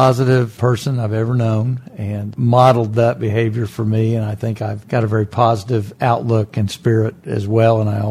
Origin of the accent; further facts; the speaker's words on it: Tulsa, Oklahoma, United States; born there; I was born in Tulsa, Oklahoma, at St. John's, right there at 21st and Utica.